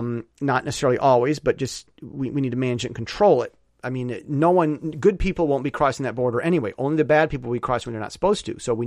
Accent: United States; now in Taiwan; And see, I'm an American, over in Taiwan, Chinese speaking country.

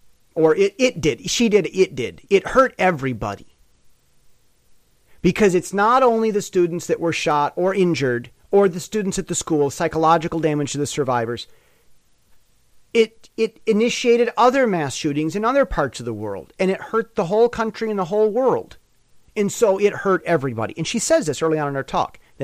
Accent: United States; now in Taiwan; As an American who's lived in Taiwan 10 years

